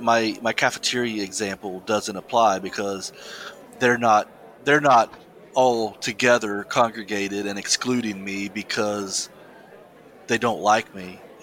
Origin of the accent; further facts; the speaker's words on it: United States; I'm American, so I'll come from that perspective